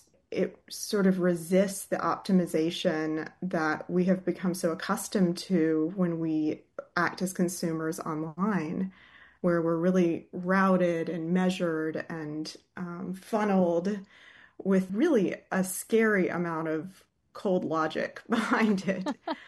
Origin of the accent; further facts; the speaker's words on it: Athens, Georgia, United States; being dropped off, you know, at the Georgia Square Mall outside of my hometown in Athens, Georgia.